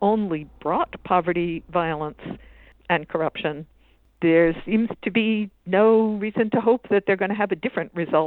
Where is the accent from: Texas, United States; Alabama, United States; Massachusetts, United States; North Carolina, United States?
Massachusetts, United States; Boston; based in here in Boston, my hometown